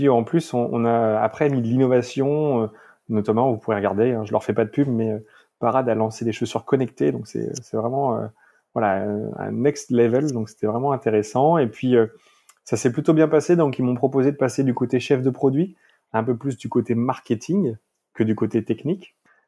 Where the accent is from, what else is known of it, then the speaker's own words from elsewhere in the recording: Lorient, Brittany, France; moi, je suis breton d'origine, je suis de Lorient. J'ai 36 ans.